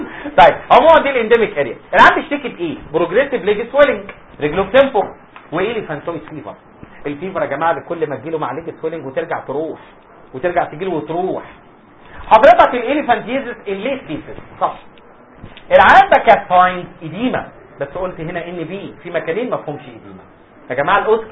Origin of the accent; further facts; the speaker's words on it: Mashtul as-Suq, Sharqia Governorate, Egypt; مشتول السوق دي بلدنا اسمها مشتول السوق